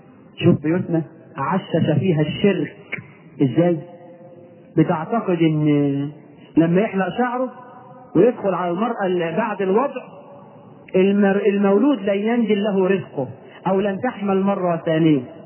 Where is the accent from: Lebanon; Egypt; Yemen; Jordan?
Egypt; احنا كمصريين